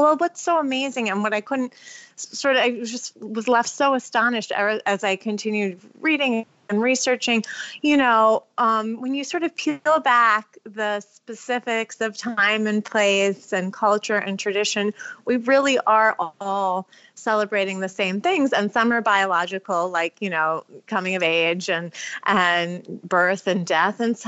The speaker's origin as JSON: {"language": "English", "town": "Ithaca", "region": "New York", "country": "United States", "tie": "born or raised there", "said": "I grew up in Ithaca in upstate New York, but we would go down to the city quite often"}